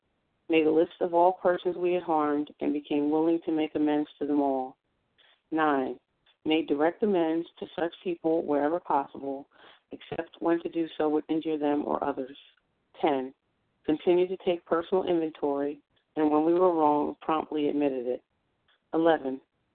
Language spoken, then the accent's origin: English; New Jersey, United States; I'm from South Jersey.